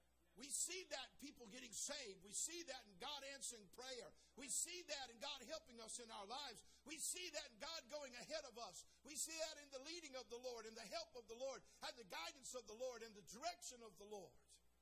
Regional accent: California, United States; Bad news, ladies and gentlemen. I'm from California.

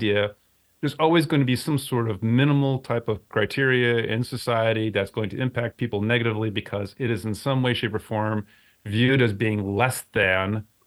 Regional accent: Avon, Connecticut, United States; In a small town in Connecticut called Avon.

